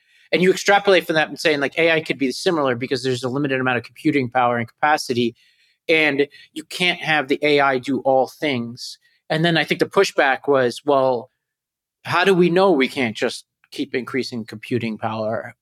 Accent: Staten Island, New York, United States; I grew up in Staten Island. Yes, people would call me names and stuff, but that was about it. I haven't had that much trouble because of my heritage.

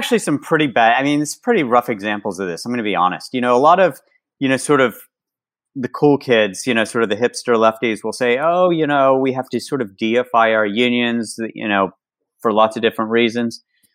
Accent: West Virginia, United States; so when I was in West Virginia, I was growing up in West Virginia, I worked on a beer truck.

